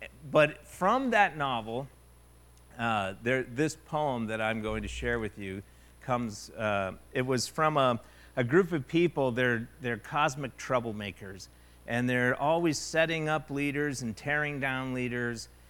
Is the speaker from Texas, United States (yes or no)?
no; Montana, United States; I come from Montana, where cattle is the big deal.